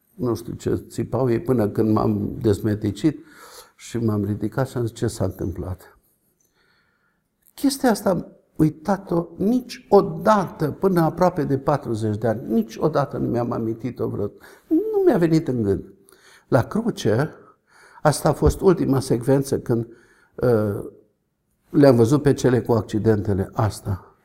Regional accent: Romania; born or raised there

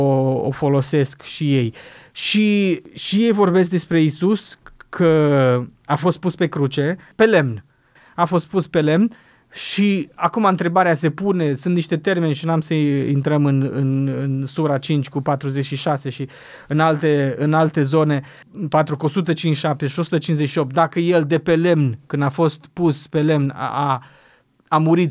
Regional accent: Romania; Uite, și noi ca și români considerăm pe Moise profetul nostru

